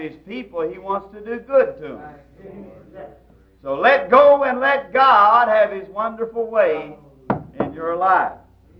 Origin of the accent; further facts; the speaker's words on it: the South, United States; Even though I am a Southerner, I don't know any place I'd rather be than to be in the East